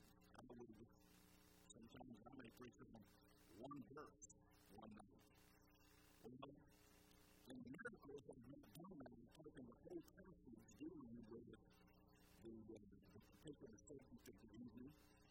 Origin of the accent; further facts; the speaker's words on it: Savannah, Georgia, United States; We didn't have a huge porch in the house that I grew up in Savannah, but when I was a boy